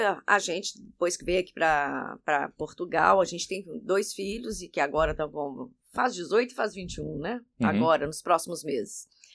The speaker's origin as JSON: {"language": "Portuguese", "town": "Belo Horizonte", "region": "Minas Gerais", "country": "Brazil", "said": "Eu sou de Belo Horizonte, lá em Minas Gerais."}